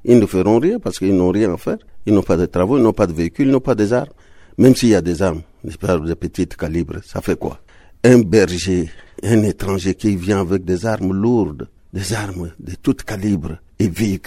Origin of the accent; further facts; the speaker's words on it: Central African Republic; Mais moi aussi, je suis centrafricain